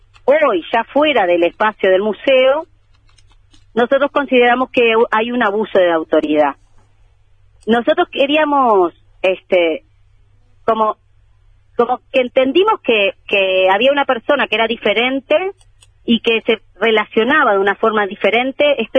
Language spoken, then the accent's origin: Spanish; Uruguay; yo como artista uruguaya